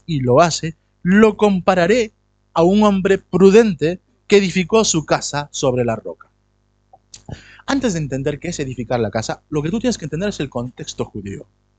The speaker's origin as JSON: {"language": "Spanish", "region": "Lima", "country": "Peru", "lives_now": "Spain", "said": "Porque yo he vivido en Lima, ya vosotros lo conocéis. Lima es un desierto."}